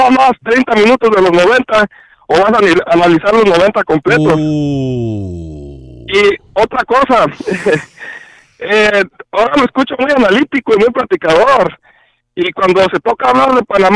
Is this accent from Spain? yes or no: no; Mexico; Les recuerdo, yo soy mexicano